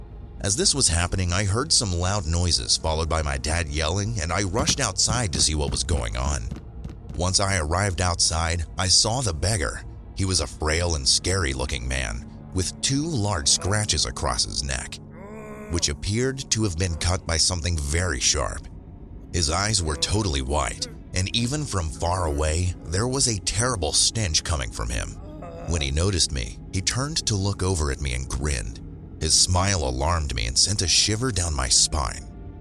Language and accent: English; India; from India. I'm currently in high school and live in an urban area.